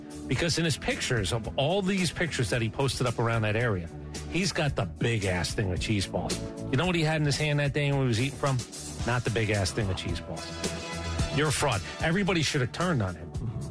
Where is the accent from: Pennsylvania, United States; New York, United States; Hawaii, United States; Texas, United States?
New York, United States; Brooklyn; also born or lived in Staten Island / New Jersey; All right, I'm from New York, so I'm allowed to say this. I was born in Brooklyn. I was in Staten Island for enough time. Then I went to Jersey